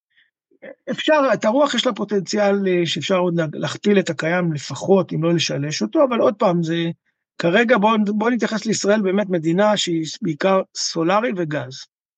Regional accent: Jerusalem, Jerusalem District, Israel; אז אני בירושלים, אני ירושלמי, משפחה ותיקה בירושלים, 17 דורות

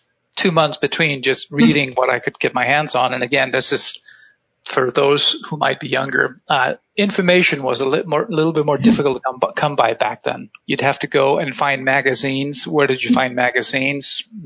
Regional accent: Iceland; moved away as an adult; now in United States; Yes, correct. Grew up in Iceland. My family still lives there, but as I had finished my engineering education in Iceland, most of us at the tim

